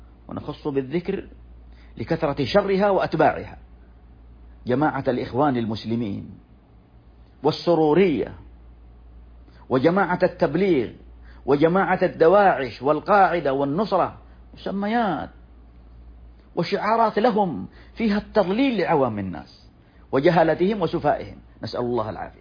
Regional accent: Saudi Arabia; وخص في بلادنا المملكة العربية السعودية

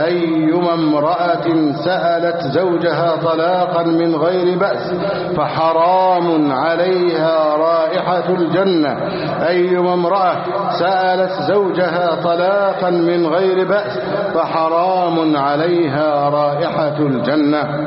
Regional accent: Egypt; بلدنا مصر

